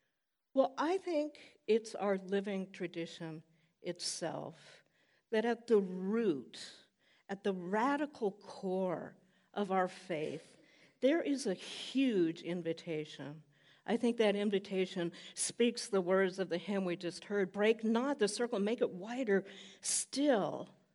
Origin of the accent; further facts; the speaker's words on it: Midwest, United States; And trust me, I can discern this. I'm a Midwesterner.